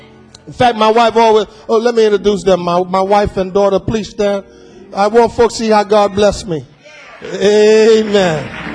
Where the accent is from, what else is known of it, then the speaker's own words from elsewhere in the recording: Liberia; I'm from where Pastor Armstrong is right this moment. I'm from Liberia, and hallelujah.